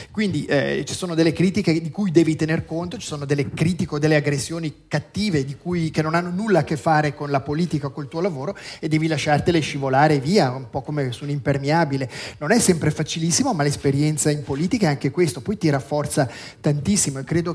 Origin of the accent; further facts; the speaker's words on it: Lugano, Ticino, Switzerland; born there; Perché io sono nato a Lugano, vivo a Lugano, mi piace tanto Lugano